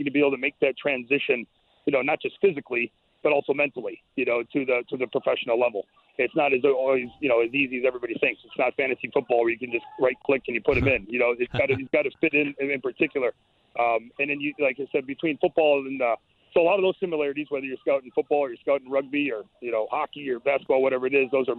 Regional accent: Wisconsin, United States; I know the high school that I grew up in Wisconsin

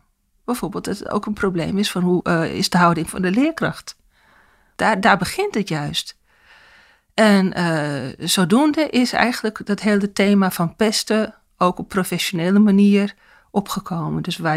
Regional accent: Amsterdam, North Holland, Netherlands; born there; also born or lived in Purmerend; now in Zaandam, Netherlands; Ik ben geboren in Amsterdam. We hebben daarna in Purmerend gewoond en later in Amstelveen. En toen ben ik met Ronald gaan samenwonen in Zaandam.

